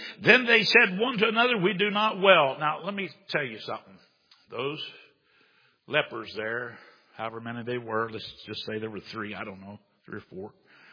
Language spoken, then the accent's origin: English; United States; born there; So I was born in America. I'm liberated.